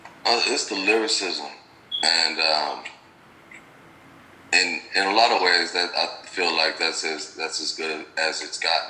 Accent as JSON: {"language": "English", "town": "Chicago", "region": "Illinois", "country": "United States", "said": "I'm from Southside Chicago, and I express myself through music primarily"}